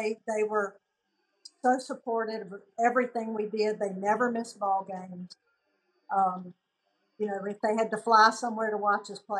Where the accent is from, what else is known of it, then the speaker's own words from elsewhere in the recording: Mississippi, United States; also born or lived in Tennessee; We moved to Mississippi from Tennessee, and I had three sisters.